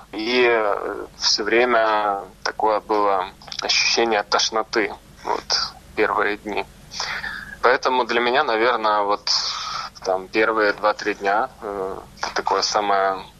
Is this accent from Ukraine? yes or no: yes; Kharkiv, Kharkiv Oblast, Ukraine; now in Kyiv, Ukraine; Я сам из Харькова. Просто там уже несколько лет не живу. Переехал в Киев какое-то время.